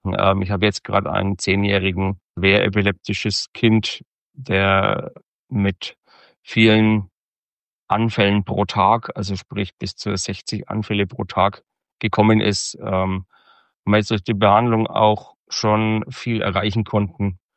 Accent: Iphofen, Bavaria, Germany; ich komme aus dem Raum Würzburg, aus Iphofen, bin verheiratet, habe zwei Kinder, die sind 17 und 18 Jahre alt.

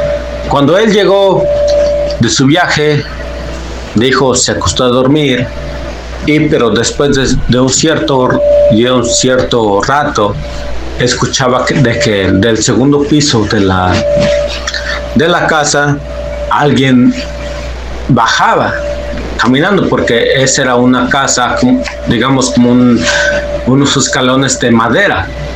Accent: State of Mexico, Mexico; yo soy del Estado de México.

